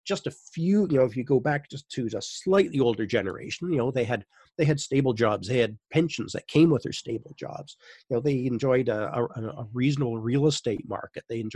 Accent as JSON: {"language": "English", "country": "Canada", "said": "it's all just sort of mother's milk to Canadians in our kind of, you know, we're not a socialist country by any"}